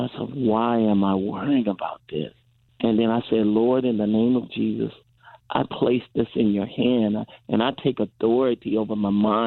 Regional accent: Pine Bluff, Arkansas, United States; also born or lived in California; Yes. And actually, I was raised in the South in a town called Pine Bluff, Arkansas.

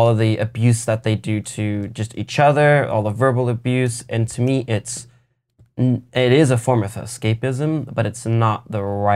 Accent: Long Beach, California, United States; I'll listen to … I grew up in Long Beach. I don't care.

